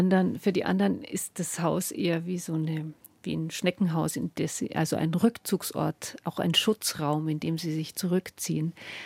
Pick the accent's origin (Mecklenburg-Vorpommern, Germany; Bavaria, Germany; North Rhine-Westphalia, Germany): Bavaria, Germany; Regensburg; born there; Also tatsächlich ist Regensburg wirklich meine Geburtsstadt. Aber ich bin nicht dort aufgewachsen. Also ich glaube, ich habe nur maximal 1,5 Jahre wirklich dort gewohnt. Mhm. Das lag daran, dass mein Vater Offizier war und wir oft umgezogen sind.